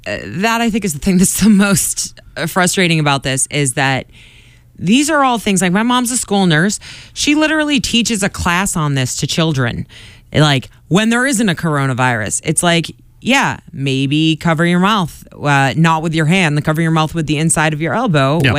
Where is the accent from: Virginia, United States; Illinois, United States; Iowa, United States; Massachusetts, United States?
Massachusetts, United States; Quincy; I'm from Quincy.